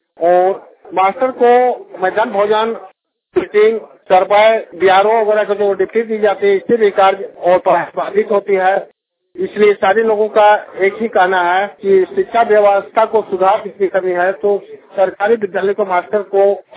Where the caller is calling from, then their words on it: Chandrapura, Jharkhand, India; चंद्रपुरा बोकारो से बोल रहा हूँ। हमारे चंद्रपुरा प्रखंड में